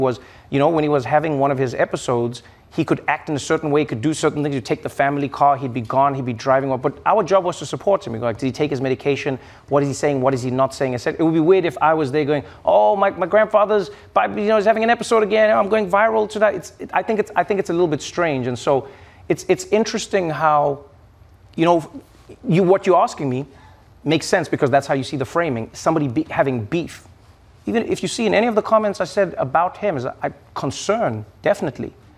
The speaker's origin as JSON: {"language": "English", "country": "South Africa", "tie": "born or raised there", "said": "when I grew up in South Africa"}